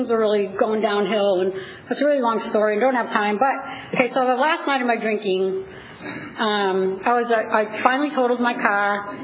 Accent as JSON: {"language": "English", "region": "East Coast", "country": "United States", "tie": "born or raised there", "said": "I grew up on the East Coast. It was just super fun."}